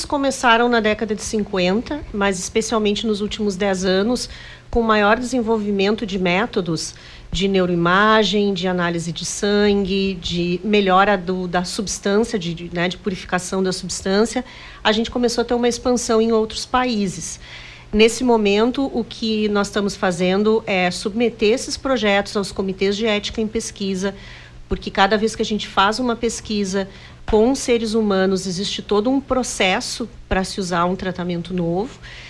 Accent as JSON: {"language": "Portuguese", "country": "Brazil", "lives_now": "Canada", "said": "eu sou brasileira, né, trabalhei bastante tempo aqui no Brasil e há 8 anos eu sou professora titular de uma universidade no Canadá"}